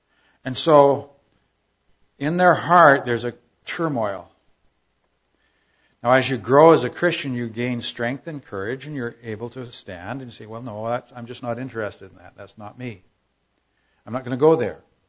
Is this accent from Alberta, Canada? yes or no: yes; Alberta, Canada; I went this week to my hometown in Alberta. I was sojourning. I love being in my hometown.